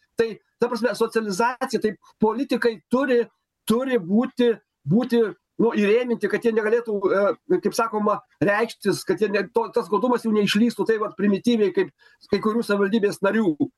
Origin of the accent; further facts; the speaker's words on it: Alytus, Alytus County, Lithuania; kadangi pats esu alytiškis